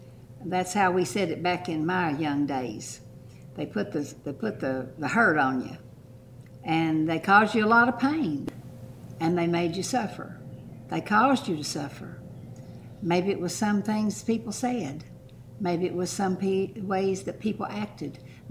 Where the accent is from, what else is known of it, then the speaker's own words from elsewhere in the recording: Kentucky, United States; I come from Eastern Kentucky up in the Appalachian Mountains, and my grandfather came from Catanzaro, Italy, and he came into a land of America